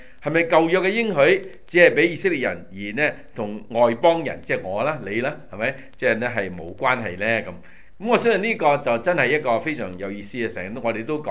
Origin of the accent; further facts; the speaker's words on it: China; 咁我哋中國人咧做一言九鼎嚇